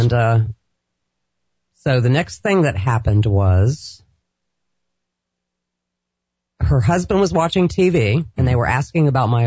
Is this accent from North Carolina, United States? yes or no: no; Hialeah, Florida, United States; I mean, I grew up in Hialeah.